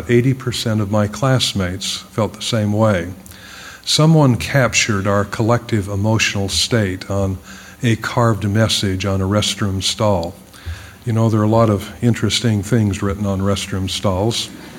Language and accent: English; Ogden, Utah, United States; I chose Weber State in my hometown of Ogden, Utah.